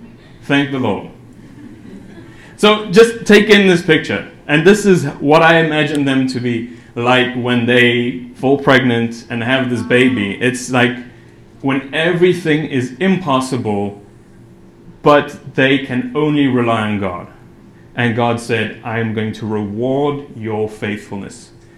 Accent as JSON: {"language": "English", "country": "South Africa", "said": "I'm from South Africa. Any fellow South Africans here?"}